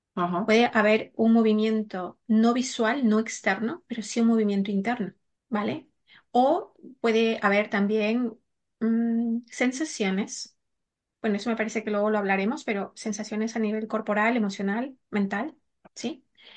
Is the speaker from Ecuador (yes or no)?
yes; Ecuador; bueno, yo soy de Ecuador